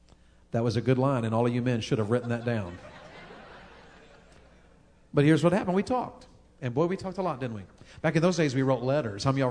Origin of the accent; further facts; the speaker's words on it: Tennessee, United States; She's from Ohio. I'm from Tennessee. She's a Yankee. I'm a Southerner.